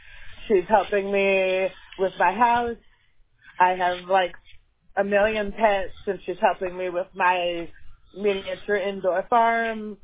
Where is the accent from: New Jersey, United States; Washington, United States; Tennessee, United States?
Washington, United States; Seattle; Like, well, I'm from Seattle